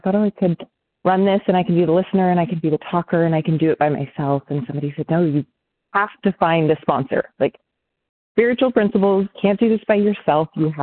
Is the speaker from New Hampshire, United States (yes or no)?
yes; New Hampshire, United States; I'm from New Hampshire, and I'm a compulsive overeater